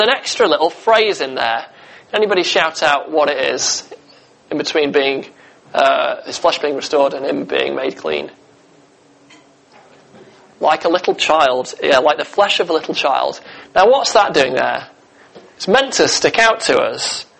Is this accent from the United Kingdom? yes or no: yes; Stockport, North West England, United Kingdom; growing up in Stockport, my nearest river was the Mersey, and you certainly wouldn't have wanted to take a bath in there.